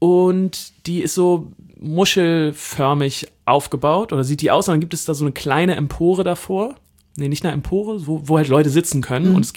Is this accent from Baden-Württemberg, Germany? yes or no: no; Hamburg, Germany; ich als Hamburger